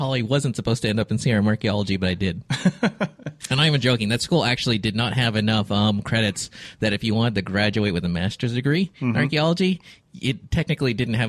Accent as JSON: {"language": "English", "town": "Alameda", "region": "California", "country": "United States", "said": "Oh, well, let's see. I'm actually from the Bay Area, San Francisco Bay Area. I am from Alameda, used to be home of the Enterprise."}